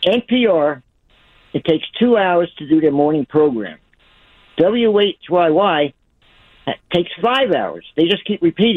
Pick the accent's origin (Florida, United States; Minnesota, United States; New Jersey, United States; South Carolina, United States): New Jersey, United States; Bayonne; Yes, fine. I'm from Bayonne.